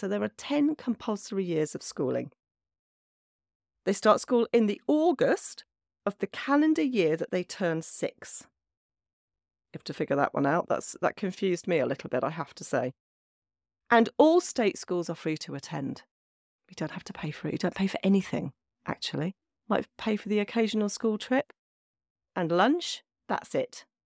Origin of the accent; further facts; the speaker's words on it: England, United Kingdom; now in Norway; because I'm English